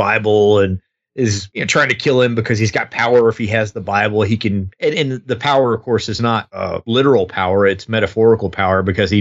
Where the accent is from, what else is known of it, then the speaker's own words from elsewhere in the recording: the South, United States; of course I grew up in the South, so everybody is religious.